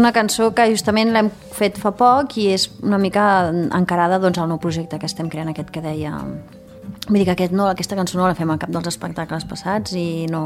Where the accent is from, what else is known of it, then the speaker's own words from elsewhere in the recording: Girona, Catalonia, Spain; Perquè jo soc de Girona.